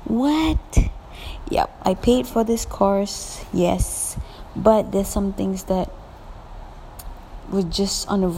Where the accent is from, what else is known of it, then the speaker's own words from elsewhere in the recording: Penang, Malaysia; I'm originally from Penang. It's an amazing space. Place, island, city, and that is also where the Penang Island Jazz Festival happens at the end of every year.